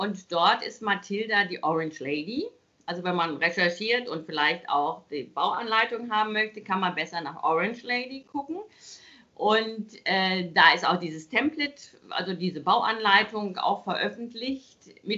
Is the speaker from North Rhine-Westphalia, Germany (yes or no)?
yes; North Rhine-Westphalia, Germany; ich bin ja gebürtig aus dem Ruhrgebiet.